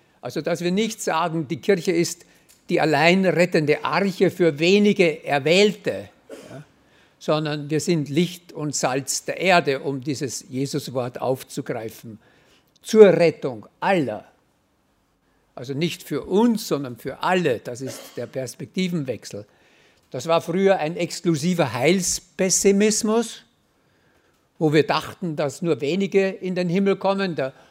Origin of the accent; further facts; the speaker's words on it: Austria; wo 100% dann bei uns in Österreich